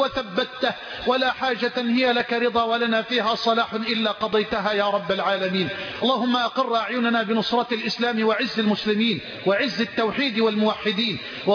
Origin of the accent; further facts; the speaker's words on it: Egypt; واجعل بلدنا مصر واحة للأمن والأمان.